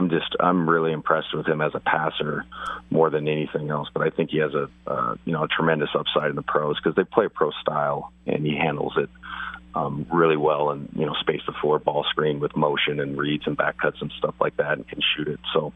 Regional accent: Spokane, Washington, United States; It's like you know, I was from Spokane.

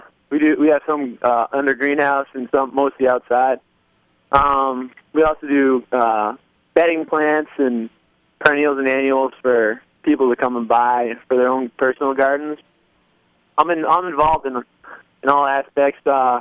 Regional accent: Plainfield, New Hampshire, United States; I was born and raised in Plainfield, New Hampshire on Edgewater Farm.

